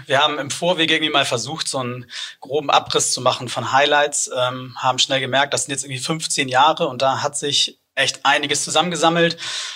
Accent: Hamburg, Germany; als Hamburger

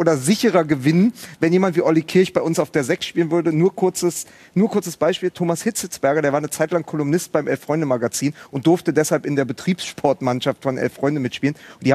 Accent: Berlin, Germany; born there; Ich bin ja gebürtiger Berliner.

